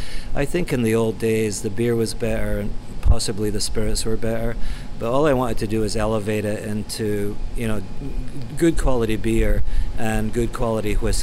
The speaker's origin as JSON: {"language": "English", "region": "Scotland", "country": "United Kingdom", "tie": "born or raised there", "said": "basically based on beers I grew up with in Scotland"}